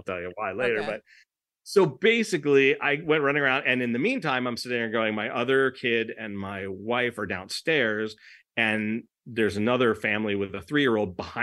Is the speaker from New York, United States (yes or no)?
no; Los Angeles, California, United States; I mean, what do I know? I'm from Los Angeles.